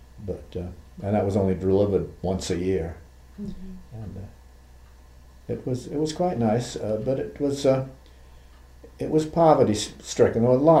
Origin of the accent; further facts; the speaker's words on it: Portland, United States; Portland.